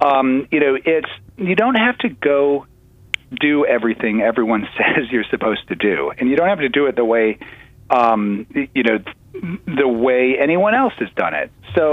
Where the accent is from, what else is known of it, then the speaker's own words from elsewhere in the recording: Toledo, Ohio, United States; and I grew up in Toledo, Ohio, I'm familiar with that region.